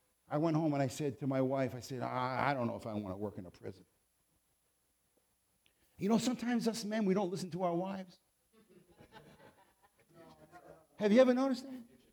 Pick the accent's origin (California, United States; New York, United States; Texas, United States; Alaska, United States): New York, United States; Brooklyn; born there; Man, I was born in Brooklyn, New York.